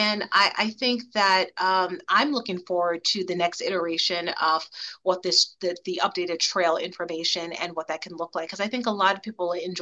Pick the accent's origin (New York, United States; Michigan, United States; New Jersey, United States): New York, United States; New York City; I'm not from here. I grew up in New York, at the Bronx specifically.